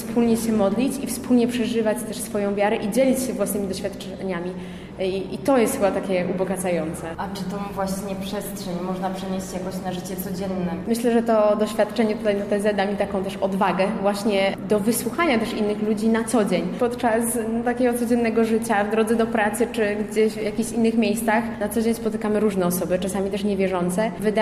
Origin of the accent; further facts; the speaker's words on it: Poznań, Greater Poland Voivodeship, Poland; jestem z Poznania.